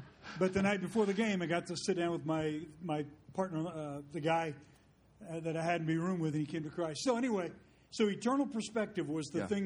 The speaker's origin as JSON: {"language": "English", "region": "Pennsylvania", "country": "United States", "tie": "born or raised there", "said": "I went to school, to college, and grew up in Pennsylvania, went to school."}